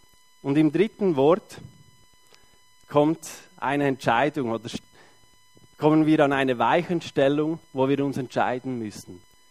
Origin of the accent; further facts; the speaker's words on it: Beckenried, Nidwalden, Switzerland; born there; Gebürtig Beckenried.